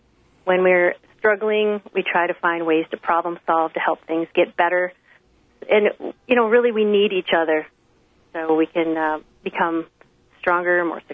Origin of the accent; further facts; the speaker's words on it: Gilman, Wisconsin, United States; I grew up in Gilman, Wisconsin, so I've been in the school district pretty much all my school years.